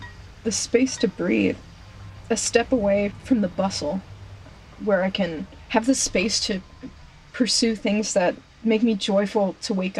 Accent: North Carolina, United States; I'm 21 and three quarters. I'm from Central North Carolina. I've grown up making art.

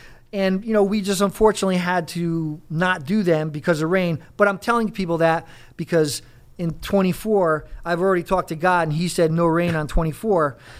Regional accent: Connecticut, United States; And, you know, me growing up in Connecticut, that's what I was used to.

